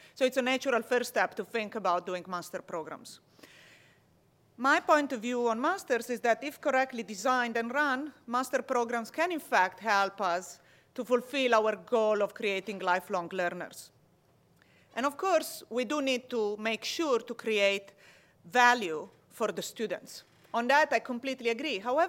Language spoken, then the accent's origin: English; Italy; English is a second language; I was born and raised in Italy, as you probably will quickly hear from my accent.